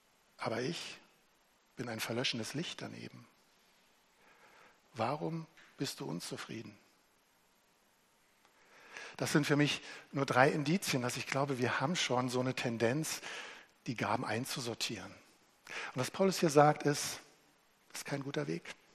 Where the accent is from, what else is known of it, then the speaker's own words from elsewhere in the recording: East Germany, Germany; ich bin Ostdeutscher.